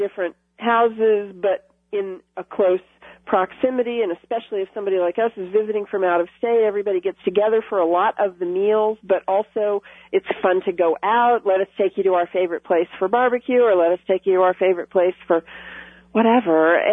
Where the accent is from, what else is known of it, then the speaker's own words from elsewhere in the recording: Florida, United States; I grew up in Florida and lived in Florida for the majority of my years, and I have a family of origin in North Florida